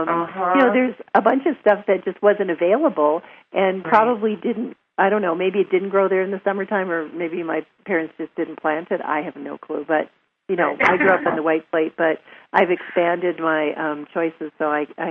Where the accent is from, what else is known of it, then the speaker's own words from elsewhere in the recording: North Dakota, United States; Although I'm from North Dakota and I was served the white plate every night.